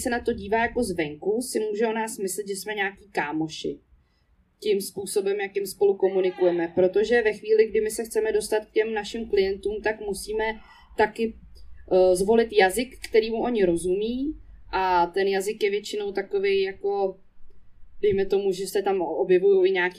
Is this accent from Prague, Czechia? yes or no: yes; Prague, Czechia; bydlím v Praze, žiju tady, narodila jsem se na Smíchově, tam jsem vyrostla